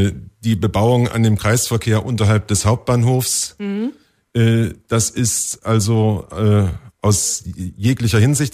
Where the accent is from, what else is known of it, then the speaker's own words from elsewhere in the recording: Dresden, Saxony, Germany; born there; now in Potsdam, Germany; ich bin gebürtiger Dresdner